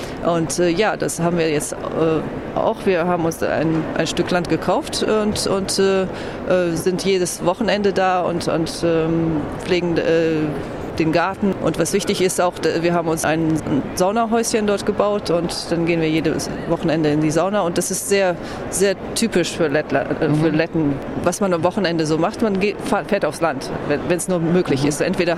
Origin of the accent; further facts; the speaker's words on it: Bremen, Germany; moved away as an adult; also born or lived in Aachen, Germany; now in Riga, Latvia; Ja, also ich kann nicht sagen, dass ich gebürtige Bremerin bin, weil ich hier in Aachen geboren bin, aber in Bremen aufgewachsen. Aber ich wohne jetzt schon seit 1994 in Lettland, in Riga, und habe da studiert und arbeite dort und mein ganzes Erwachsenenleben